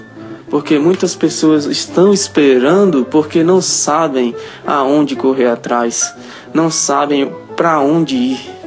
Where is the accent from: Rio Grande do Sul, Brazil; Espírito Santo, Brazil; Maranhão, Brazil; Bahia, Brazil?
Maranhão, Brazil; Imperatriz; born there; now in Brasília, Brazil; Sou de Brasília, Distrito Federal. Natural de Imperatriz do Maranhão.